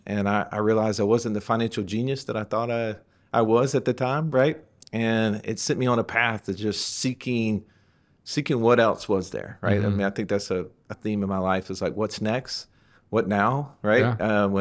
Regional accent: Montgomery, Alabama, United States; Grew up in Montgomery.

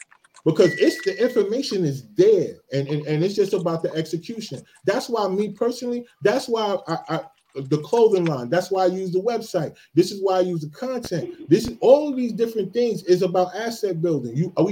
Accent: New Jersey, United States; Just like I grew up in Eastern New Jersey, it's a bunch of gangs around.

